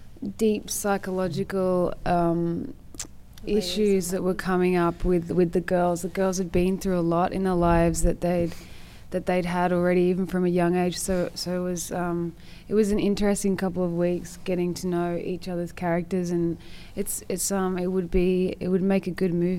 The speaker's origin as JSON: {"language": "English", "country": "Australia", "said": "My coming from Australia and having like a true Aussie dad, you know, like he was a big fan."}